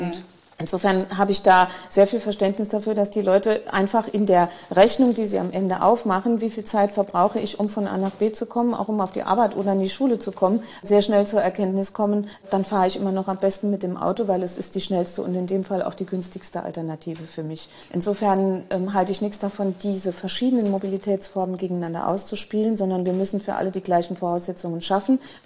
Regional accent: Saarland, Germany; Aber sobald man in den ländlichen Raum geht, wo ich ja auch herkomme, ich komme ja aus dem Kreis Merzig-Wadern

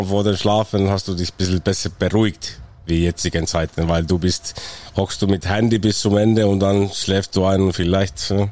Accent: Riihimäki, Kanta-Häme, Finland; German is a second language; Riihimäki heißt das Stadt. Das ist so 3/4 Stunde aus Helsinki, kleine okay. Stadt.

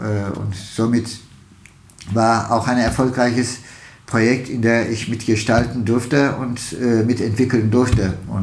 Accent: Istanbul, Turkey; German is a second language; also born or lived in Ulm; now in Frankfurt, Germany; Ich bin zwar ein schönste Stadt der Welt aufgewachsen in Istanbul und kam ich auch nach Ulm und war mir zu klein und dann kam ich nach Frankfurt, war mir auch klein, aber Frankfurt ist eine Stadt, man liebt sie im zweiten Blick und ich lebe gerne hier

